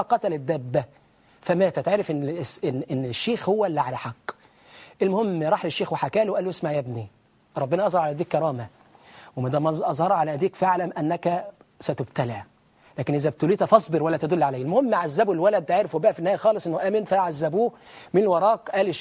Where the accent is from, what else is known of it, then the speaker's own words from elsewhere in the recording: Egypt; أنا مواطن مصري، حتى لو ما كنتش مسلم، مواطن، مجرد مواطن.